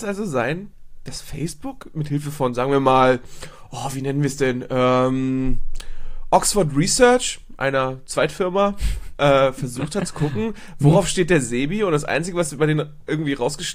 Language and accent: German; Schleswig-Holstein, Germany; ich bin aufgewachsen in der Nähe vom Kernkraftwerk Krümmel